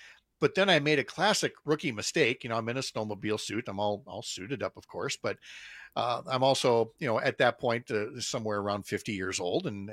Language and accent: English; St. Paul, Minnesota, United States; I grew up in St. Paul, and which is very hilly, you know, being a river town along the Mississippi there.